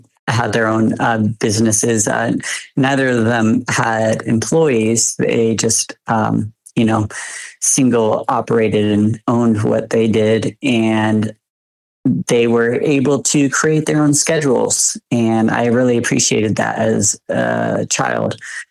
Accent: Montana, United States; And I grew up here in Montana, so I'm always inspired every day by just its beauty.

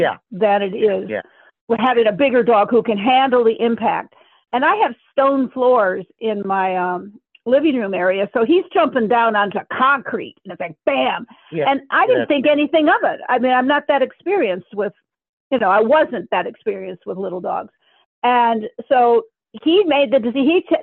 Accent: Michigan, United States; I grew up in Michigan. I drove through blizzards to get to school.

